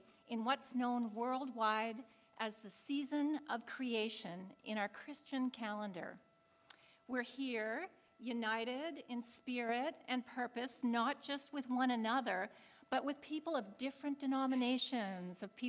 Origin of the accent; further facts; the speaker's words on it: Canada; And I'm a Canadian, and so that's meaningful.